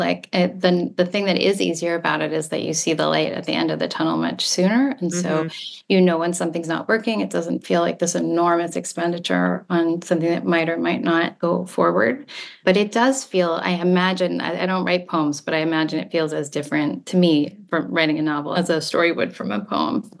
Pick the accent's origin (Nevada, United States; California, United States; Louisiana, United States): California, United States; Los Angeles; I grew up mostly in Los Angeles.